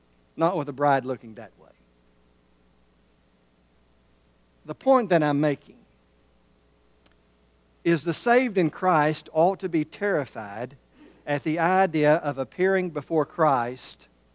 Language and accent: English; Pasadena, Texas, United States; born there; I was born in Pasadena, Texas.